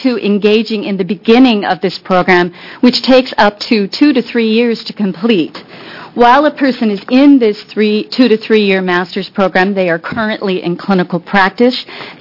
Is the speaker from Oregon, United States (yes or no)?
yes; Hood River, Oregon, United States; I come from Hood River, Oregon, where I've practiced as a mental health care provider for 17 years.